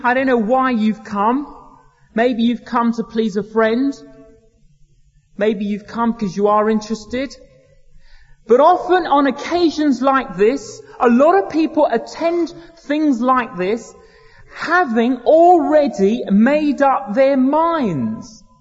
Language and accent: English; Edgware, London, United Kingdom; also born or lived in Cyprus; And then before that, I grew up in Edgware in North London. Before that, I lived in Cyprus as a child.